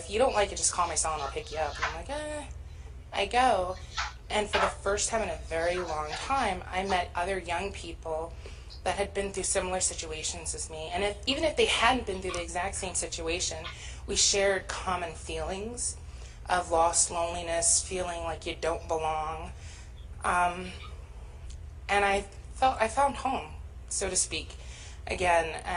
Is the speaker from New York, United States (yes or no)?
yes; New York, United States; I'm from New York, and I went to a residential